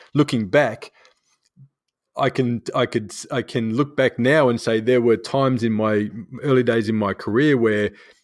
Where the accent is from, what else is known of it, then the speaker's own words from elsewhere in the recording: Australia; You know, being an Australian kid, we got to watch it on the TV about the Americans.